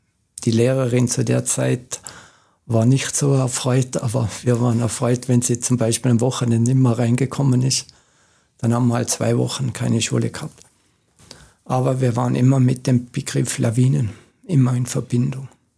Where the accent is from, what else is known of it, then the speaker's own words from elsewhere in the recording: Boden, Tyrol, Austria; ich komme aus dem Seitental vom Lechtal, aus Boden. Und da war eigentlich die Lawinengefahr im Winter, war es um und auf.